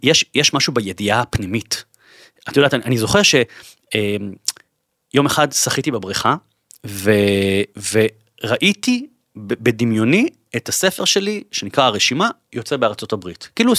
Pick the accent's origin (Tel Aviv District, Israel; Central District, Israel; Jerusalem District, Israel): Tel Aviv District, Israel; Bat Yam; אני גם גדלתי בבת ים